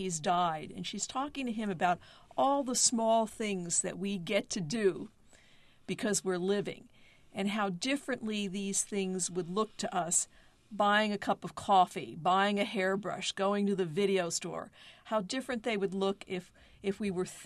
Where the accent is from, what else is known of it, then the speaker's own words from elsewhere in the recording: Bayonne, New Jersey, United States; I grew up in Bayonne, New Jersey, and New Jersey is a very Italian-American, very Catholic state. I'm an Italian-American